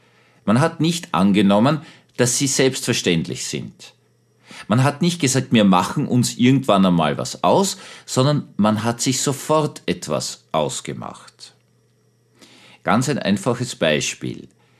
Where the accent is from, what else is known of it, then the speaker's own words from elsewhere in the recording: Vienna, Austria; accent: Viennese; moved away; Ich bin ja gebürtiger Wiener, bin dann in den Westen von Österreich gegangen